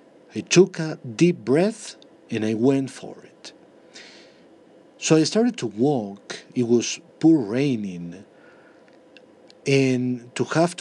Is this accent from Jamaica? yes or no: no; Colombia; now in New York City, United States; I'm from Colombia. I need this working here in New York City.